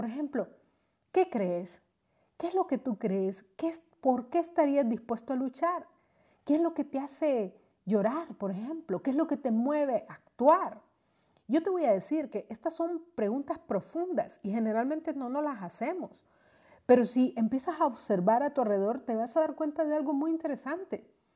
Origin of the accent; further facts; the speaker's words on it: Honduras; me he dado cuenta en mi país, yo estoy en Honduras, que han surgido tantas personas sacando sus ideas